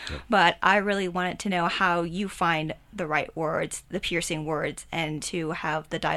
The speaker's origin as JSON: {"language": "English", "country": "Thailand", "said": "I am from Thailand. So I am also Asian."}